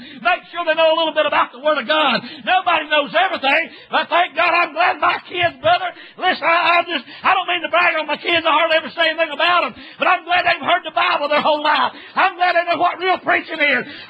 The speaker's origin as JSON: {"language": "English", "country": "United States", "said": "I hate what America's doing. But I'm still American."}